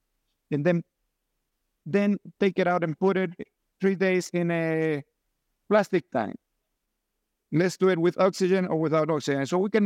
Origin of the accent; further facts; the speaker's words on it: Ethiopia; I come from Ethiopia. In Ethiopia, it grows well in the mountains.